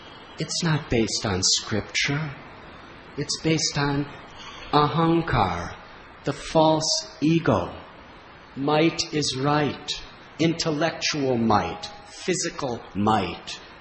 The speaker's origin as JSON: {"language": "English", "country": "United States", "tie": "born or raised there", "said": "I grew up in America during the civil rights movement."}